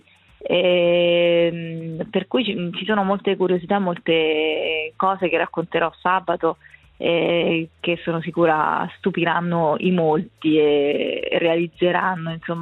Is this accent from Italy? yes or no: yes; L'Aquila, Abruzzo, Italy; Io sono cresciuta all'Aquila